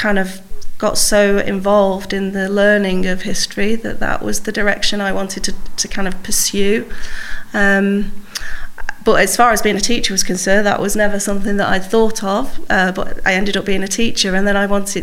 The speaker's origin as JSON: {"language": "English", "town": "Manchester", "region": "North West England", "country": "United Kingdom", "said": "No, I'm a Manchester girl. Everyone says my accent goes before me."}